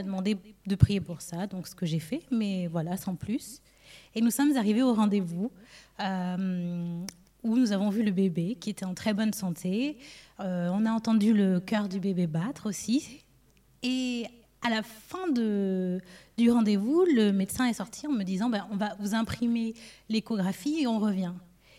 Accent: United States; je suis retournée le 1er octobre chez moi aux États-Unis.

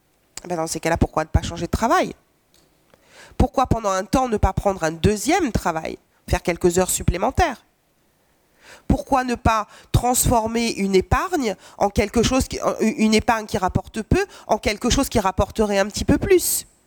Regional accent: Pays de la Loire, France; Voilà, moi je viens d'une petite famille du Maine-et-Loire.

